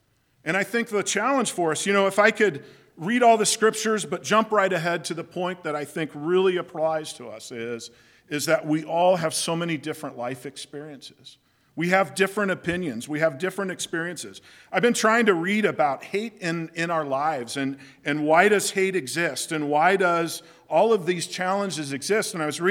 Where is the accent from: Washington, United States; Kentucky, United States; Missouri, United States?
Missouri, United States; Raytown; I grew up in the Raytown School District.